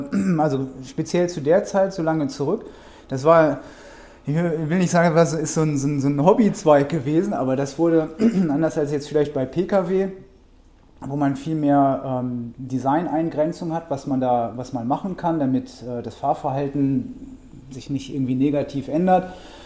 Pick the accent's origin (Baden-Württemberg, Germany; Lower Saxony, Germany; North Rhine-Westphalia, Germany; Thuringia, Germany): Lower Saxony, Germany; Hannover; Und dann gab es aber in Hannover, wo ich herkomme, tatsächlich die Firma Continental, und die machten Fahrradreifen.